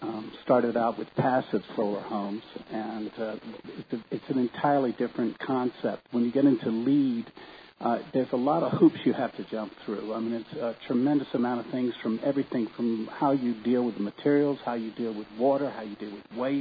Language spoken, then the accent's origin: English; Virginia, United States; now in Santa Fe, United States; And then I'm from Virginia, and I used to remodel and restore old historic homes there.